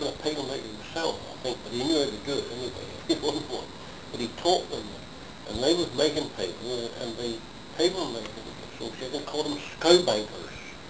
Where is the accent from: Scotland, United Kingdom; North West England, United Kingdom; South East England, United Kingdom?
South East England, United Kingdom; Basingstoke; Basingstoke.